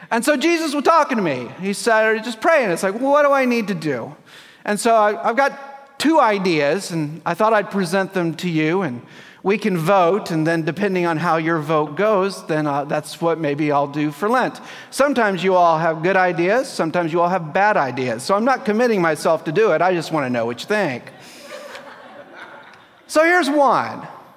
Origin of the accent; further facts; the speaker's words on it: the South, United States; As a Southerner, in fact, there are three words.